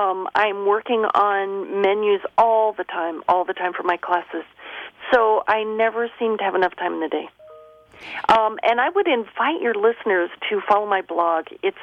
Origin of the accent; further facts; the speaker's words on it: Pacific Northwest, United States; now in France; I consider the Pacific Northwest my home.